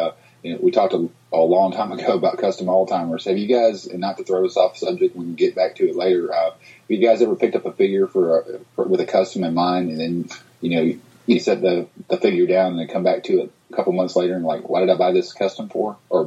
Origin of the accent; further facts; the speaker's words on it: the South, United States; Hey, I'm from the South.